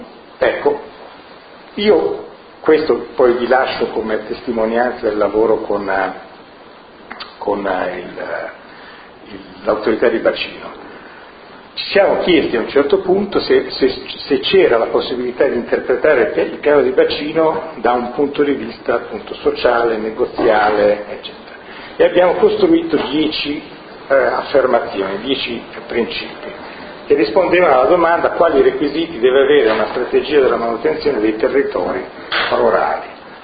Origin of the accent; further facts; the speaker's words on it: Garessio, Piedmont, Italy; born there; nel mio paese dove sono nato, Garessio